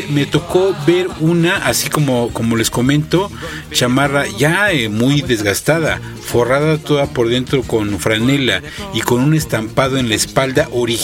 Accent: Mexico; y pues destacamos en esto como mexicanos

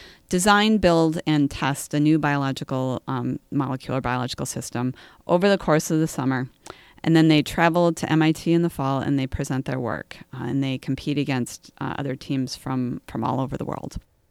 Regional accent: Minnesota, United States; So I grew up in Minnesota. I've always been interested in building.

